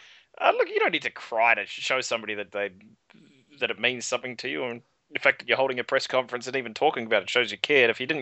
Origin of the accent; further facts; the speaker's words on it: New Zealand; I think that's what transcended my hatred of Australia, being a New Zealander, obviously, in rugby sense